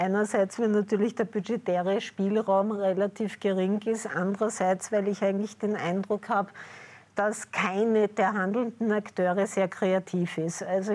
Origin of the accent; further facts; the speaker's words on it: Vienna, Austria; ich wohne nun mal in Wien und ich bin Wienerin